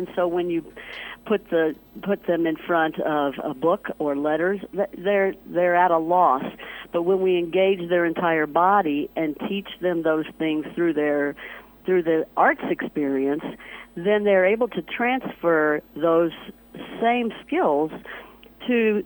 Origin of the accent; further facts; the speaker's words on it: Bedford, Indiana, United States; born there; now in Los Angeles, United States; I was born in Bedford, graduated from Salem High School in southern Indiana, and have been in and around the community, actually have been a principal even in Seymour in southern Indiana. I've spent the last 8 years in Los Angeles